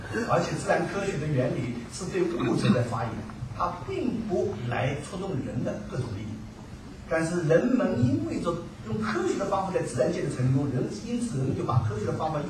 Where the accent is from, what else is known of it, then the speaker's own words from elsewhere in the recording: China; 那我们中国人真是看花眼了